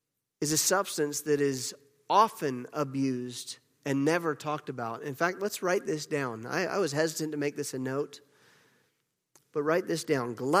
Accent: the South, United States; I come from the South.

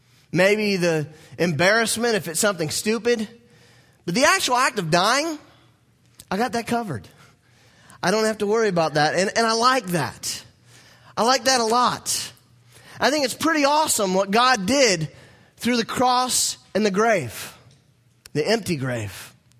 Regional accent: the South, United States; Somebody knows I'm from the South.

